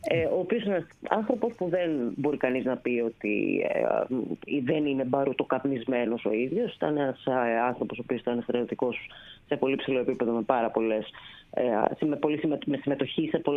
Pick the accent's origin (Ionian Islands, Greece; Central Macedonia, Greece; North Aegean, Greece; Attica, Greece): Attica, Greece; Piraeus; Είμαι από τον Πειραιά.